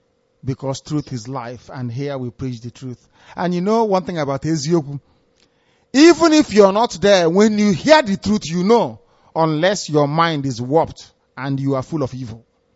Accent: Southeast, Nigeria; No, because we are all Biafrans. And together we'll get Biafra.

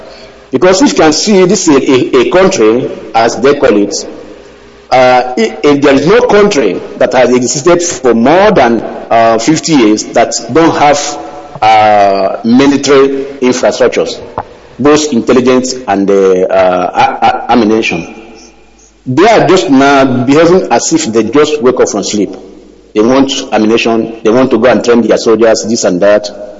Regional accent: Umuaka, Imo, Nigeria; now in Moscow, Russia; I'm calling from Moscow, Russia.

